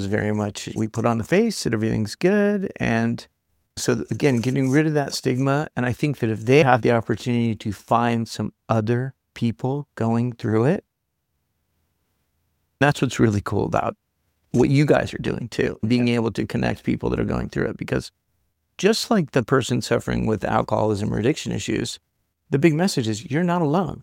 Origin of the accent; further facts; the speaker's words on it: San Diego, California, United States; And I grew up here in San Diego, and I'm a little older, a little longer in the tooth.